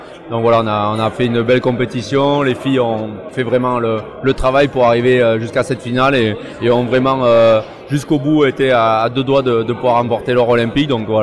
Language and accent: French; France; Et en tant que Français, on apprécie énormément.